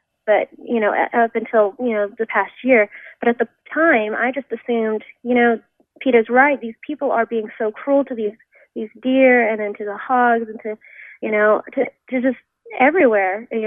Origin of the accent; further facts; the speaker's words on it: Dallas, Texas, United States; And I'm from Dallas. I'm kind of from the concrete jungle, you might say.